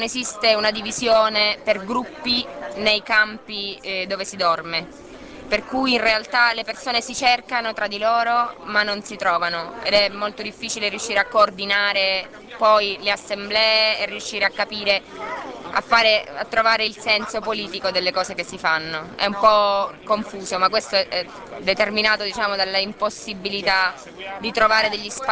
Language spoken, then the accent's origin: Italian; Catania, Sicily, Italy; vengo da Catania, in Sicilia.